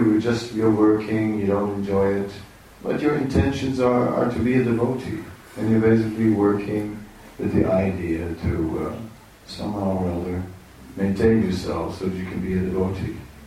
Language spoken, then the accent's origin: English; Netherlands; I'm from the Netherlands, right?